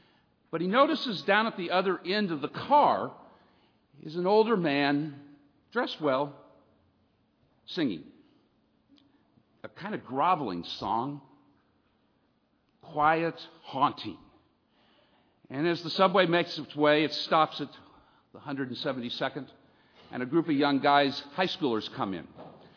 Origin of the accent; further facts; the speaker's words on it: San Diego, California, United States; As I was raised in San Diego and then decided to go off into campus chaplaincy ministry